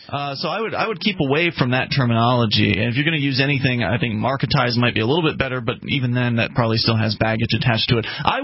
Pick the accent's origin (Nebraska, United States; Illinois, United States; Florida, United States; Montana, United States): Florida, United States; I mean, I come from Florida where they were spending $7,000 per pupil.